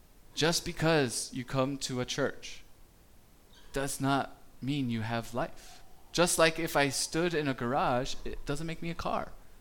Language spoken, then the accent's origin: English; Israel; I'm obviously from Israel. I get it. We're sons of Abraham.